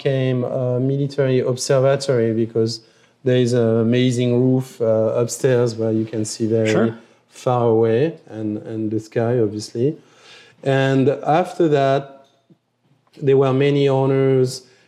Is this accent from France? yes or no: yes; Paris, Île-de-France, France; I liked it because I grew up in Paris.